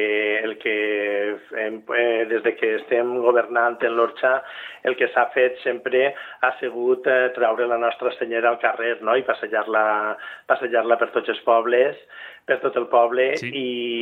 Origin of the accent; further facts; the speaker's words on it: Valencian Community, Spain; nosaltres no som països catalans, sinó som una comunitat, que és la Comunitat Valenciana, i tot el que està passant en la política nacional també ens incumbeix a tots els valencians.